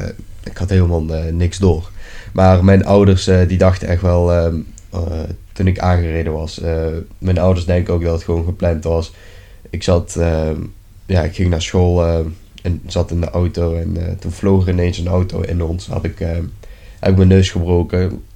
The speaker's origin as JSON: {"language": "Dutch", "country": "Georgia", "second_language": "Dutch", "moved": "yes", "said": "ik ben 17. Mijn hobby's zijn sporten. En, ja, ik kom uit Georgië."}